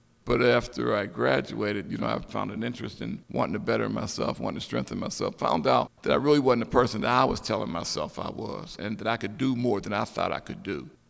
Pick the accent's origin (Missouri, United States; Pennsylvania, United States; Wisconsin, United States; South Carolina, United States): Pennsylvania, United States; Wilkinsburg; I grew up here in Wilkinsburg. I attended grade school, middle school, and the high school.